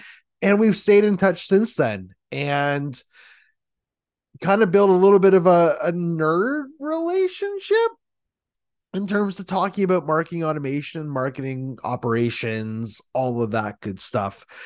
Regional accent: Ontario, Canada; We're both Canadians. Caroline's from the West Coast. I'm from the East Coast. Not really East Coast. I'm on Ontario, so like Central East Coast Canada.

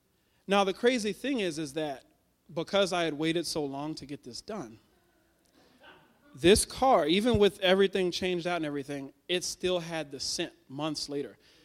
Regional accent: Houston, Texas, United States; because I'm not from a cold place. I'm from Houston, Texas. You know, we fry down there. We don't have ice.

